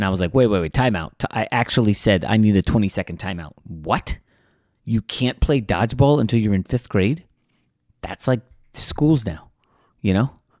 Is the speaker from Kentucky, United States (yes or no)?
no; Virginia, United States; Actually lives kind of near where I grew up in Virginia right now